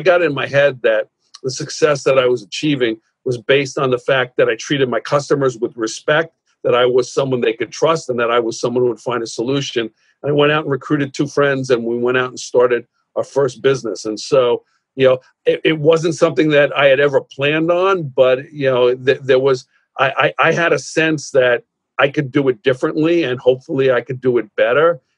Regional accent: Spring Valley, New York, United States; I grew up in Rockland County, Spring Valley.

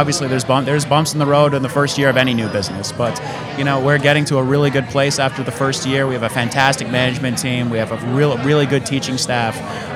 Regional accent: Scarsdale, New York, United States; I was born and raised in Scarsdale

